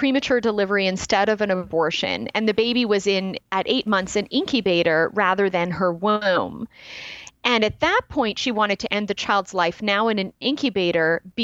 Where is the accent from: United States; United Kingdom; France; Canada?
Canada; as a Canadian, I'd like to point out that we have the opposite of overpopulation in Canada.